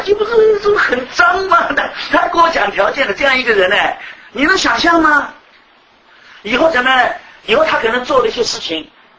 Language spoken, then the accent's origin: Chinese; China; 我们中国人最熟悉的是什么？